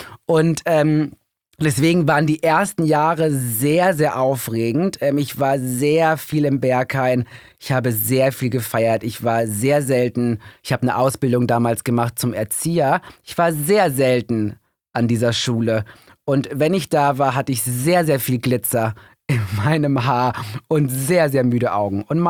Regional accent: Recklinghausen, North Rhine-Westphalia, Germany; Aus Recklinghausen. Recklinghausen, das ist bei Oerkenschwick und Castrop-Rauxel. Das ist eine tolle Ecke, direkt am Münsterland. Traumhaft, Leute, traumhaft schön da, kein schöner Land.

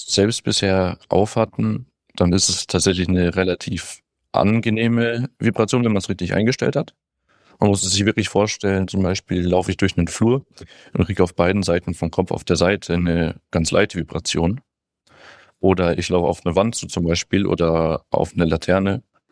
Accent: Stuttgart, Baden-Württemberg, Germany; Wir kommen ja auch aus dem Automobilmecker, eigentlich aus Stuttgart, sind da zusammen auf die Schule gegangen.

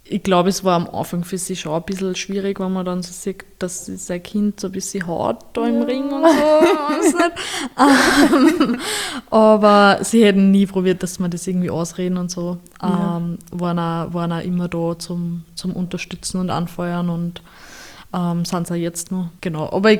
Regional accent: Upper Austria, Austria; bei mir daheim, in meinem Dorf, wo ich herkomme, in Oberösterreich

